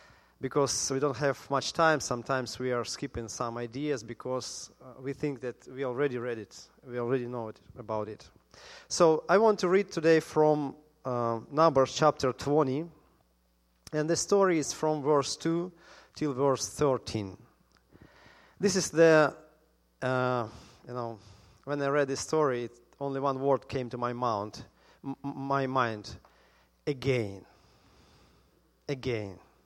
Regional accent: Ukraine; English is a second language; moved away; I came from Ukraine, so I had more experience about it. We had times with no water for a long time.

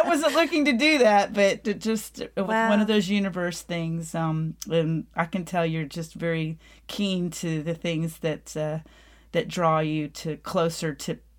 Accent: Houston, Texas, United States; born there; All the way from LA, but you know, I was born in Houston.

